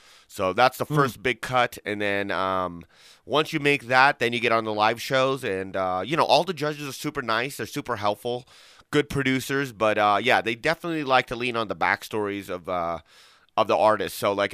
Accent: Portland, Oregon, United States; born there; also born or lived in California; now in Nevada, United States; So I was born in Portland, Oregon, and then basically moved to California, which was unfortunate.

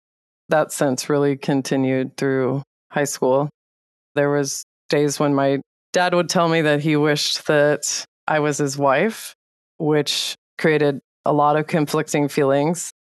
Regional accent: Kalispell, Montana, United States; I grew up in Kalispell, Montana. We were 30 minutes out of town in the mountains.

